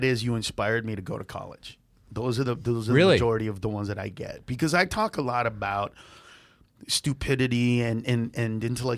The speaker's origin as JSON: {"language": "English", "country": "Honduras", "said": "And I said, why do you keep calling me Mexican? I'm from Honduras."}